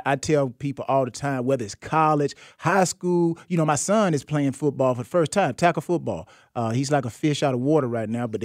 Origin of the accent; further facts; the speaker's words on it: LaGrange, Georgia, United States; now I'm from Georgia now. I'm from